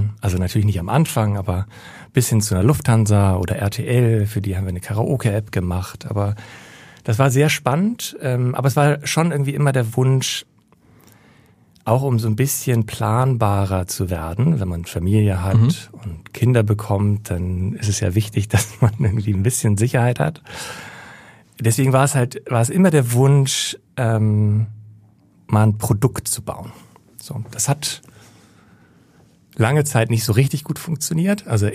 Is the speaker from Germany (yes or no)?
yes; Schenefeld, Schleswig-Holstein, Germany; Ich komme in der Tat aus Hamburg, zumindest bilde ich mir das ein, weil ich bin aufgewachsen in Schenefeld. Das ist ja, eigentlich gehört es ja noch zu Hamburg. Zumindest hatten wir eine 040-Vorwahl und eine 2000er Postleitzahl.